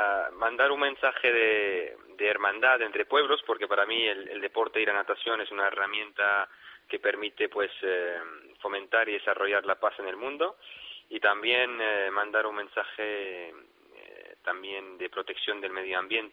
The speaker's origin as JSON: {"language": "Spanish", "town": "Tetouan", "region": "Tanger-Tetouan-Al Hoceima", "country": "Morocco", "tie": "born there", "second_language": "Spanish", "said": "Sí, nací en Tetuán, al norte de Marruecos."}